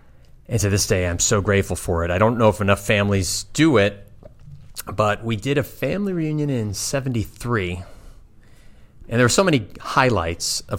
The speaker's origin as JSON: {"language": "English", "town": "Oak Park", "region": "Illinois", "country": "United States", "tie": "born or raised there", "also_born_or_lived": "Chicago", "said": "And I was born in Chicago. We grew up just outside the city in a city called Oak Park for a while, and then we moved out to the western suburbs."}